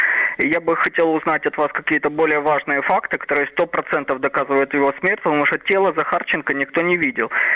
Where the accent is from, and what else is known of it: Odesa, Odesa Oblast, Ukraine